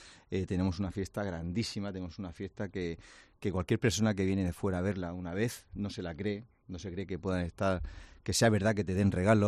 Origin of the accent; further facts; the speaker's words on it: Murcia, Region of Murcia, Spain; la primera vez que salimos fuera de Murcia, al extranjero, a la ciudad de Graz